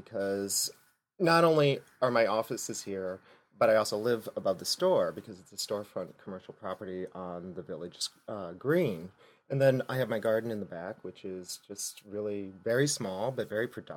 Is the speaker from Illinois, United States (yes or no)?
yes; Illinois, United States; now in Kinderhook, United States; I wanted a village environment that was reminiscent of where I grew up back in Illinois.